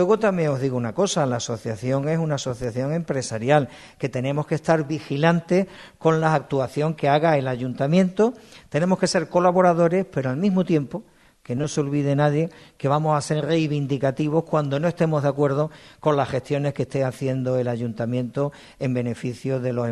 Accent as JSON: {"language": "Spanish", "town": "Benalmádena", "region": "Andalusia", "country": "Spain", "said": "2 somos de Benalmádena, tanto Rosa como yo."}